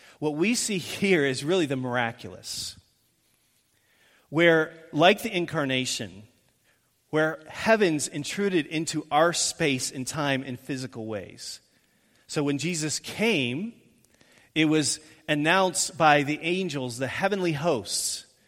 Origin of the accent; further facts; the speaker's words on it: Indiana, United States; when we're from Indiana, there were not mountains.